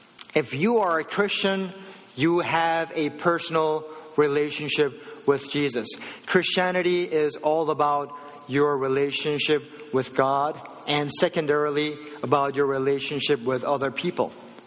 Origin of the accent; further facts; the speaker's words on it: United States; because I grew up here in the States and she grew up in South Korea.